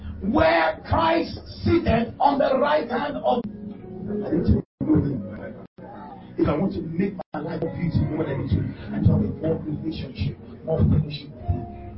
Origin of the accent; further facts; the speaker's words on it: Nigeria; I'm a typical Yoruba man.